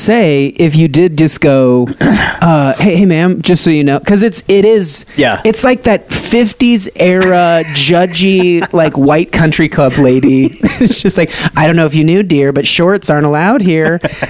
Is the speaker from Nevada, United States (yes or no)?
yes; Nevada, United States; I get it because I'm from Nevada, and when people say Nevada, I won't stand for it.